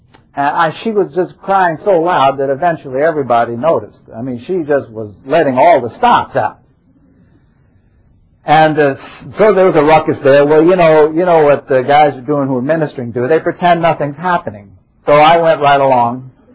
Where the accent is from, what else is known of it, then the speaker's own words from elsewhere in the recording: New York, United States; from New York. Nice to be down here in your spring weather. It's much warmer down here than we're having up in New York right now.